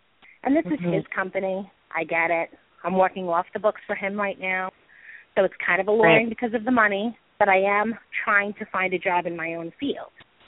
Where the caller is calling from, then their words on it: New York, United States; I'm calling from New York as well.